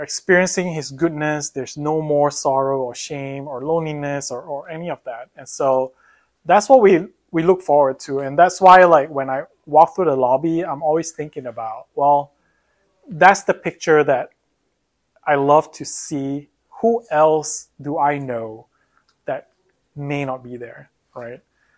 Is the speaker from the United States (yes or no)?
no; Malaysia; Malaysia, yes. I'm from Malaysia.